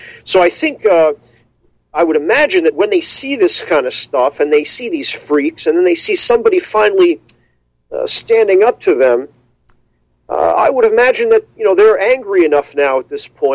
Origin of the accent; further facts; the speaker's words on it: New York, United States; You know, I'm from New York, Dr. Slattery